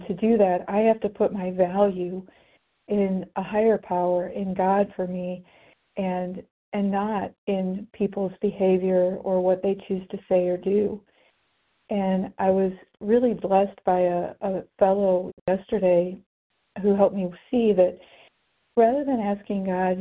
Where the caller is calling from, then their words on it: Indiana, United States; in covering in Indiana now.